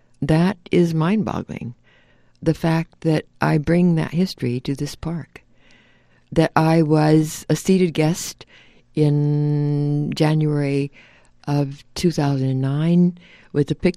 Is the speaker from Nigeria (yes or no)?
no; California, United States; Because I grew up in California. I grew up from the age of six through the time that I became a union clerk in that union hall at 20, so that I pretty much grew up as a second generation Californian